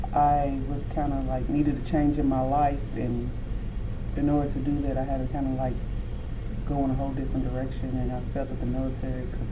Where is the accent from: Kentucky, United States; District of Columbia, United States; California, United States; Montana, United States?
Kentucky, United States; Frankfort; I was born in Frankfort, Kentucky in 1967, October 5th.